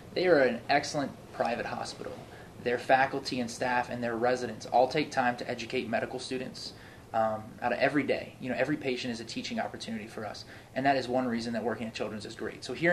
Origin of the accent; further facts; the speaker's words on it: New Orleans, Louisiana, United States; I'm from New Orleans as well, and I'm a third year here at LSU, and I want to go into surgery.